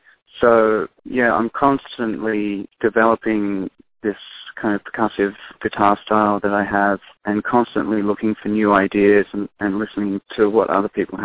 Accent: Australia; And that opens up conversations to talk about the Aboriginal people in my home country.

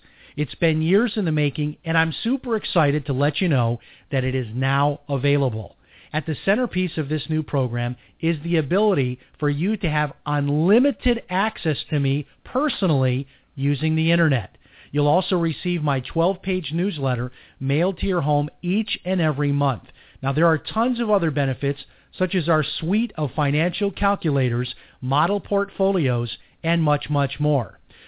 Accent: Chicago, Illinois, United States; Absolutely. I grew up in Chicago, 18 years of shoveling snow. And as soon as I could leave, I was gone.

